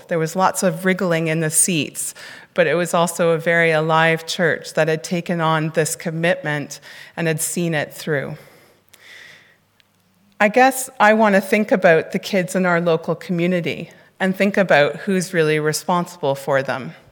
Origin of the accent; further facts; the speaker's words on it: Canada; as you can hear from my funny accent, I'm not actually from here. I'm originally from Canada